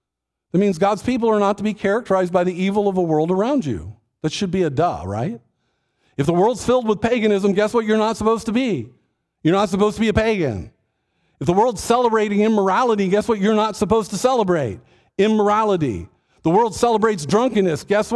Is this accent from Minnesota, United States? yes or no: no; Texas, United States; I grew up in Texas. I played football. And I'm a generation that if you grew up in Texas, you had to play football or it was a problem, okay?